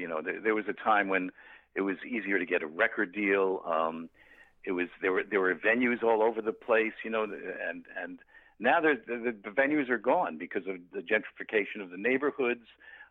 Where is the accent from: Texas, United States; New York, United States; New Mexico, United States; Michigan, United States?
New York, United States; Brooklyn; also born or lived in Schenectady; I was born in Brooklyn.